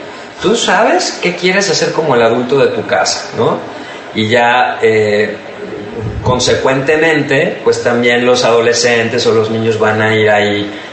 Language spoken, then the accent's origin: Spanish; Mexico; Como mexicanos tenemos muy incorporada a la comida